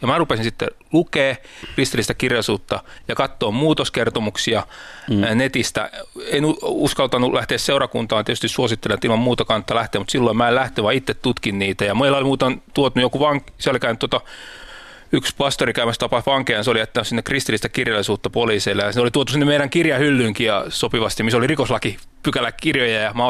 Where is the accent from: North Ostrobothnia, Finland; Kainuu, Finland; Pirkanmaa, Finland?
Pirkanmaa, Finland; Kihniö; mä oon syntynyt siellä Kihniössä vuonna 85 kristittyyn kotiin ja kasvoin siis kodissa, että vanhemmat oli tullut vuonna 81 uskoon.